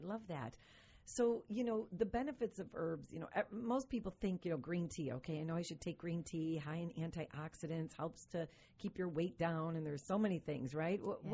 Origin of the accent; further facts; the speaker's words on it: North Tonawanda, New York, United States; I grew up in North Tonawanda. I went to school at North Tonawanda Senior High.